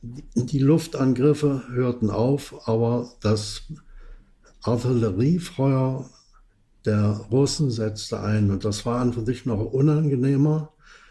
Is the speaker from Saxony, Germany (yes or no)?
yes; Dresden, Saxony, Germany; also born or lived in Berlin; Anschließend war ich in Dresden